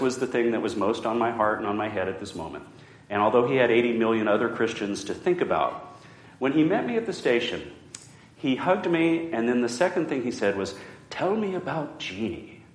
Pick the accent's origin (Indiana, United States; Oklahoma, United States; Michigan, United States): Oklahoma, United States; And I grew up in Oklahoma, and going to tea at Lambeth Palace was not something that we ever talked about.